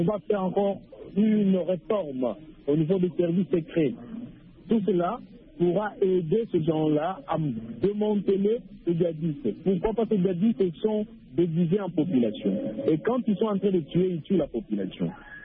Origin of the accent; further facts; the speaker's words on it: DR Congo; chez nous en l'Est de la République démocratique du Congo